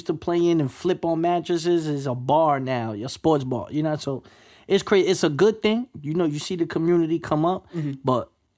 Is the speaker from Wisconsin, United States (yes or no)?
no; Brooklyn, New York, United States; Like the era that I grew up on in Brooklyn, you talk about the late 80s, 90s, early 2000s. So there's a whole bunch of like Mexicans moving into New York at the time.